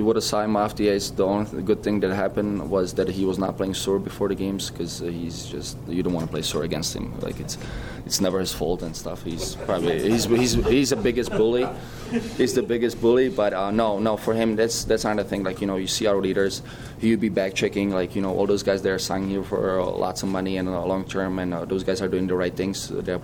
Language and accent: English; Czechia; I'm from Czech.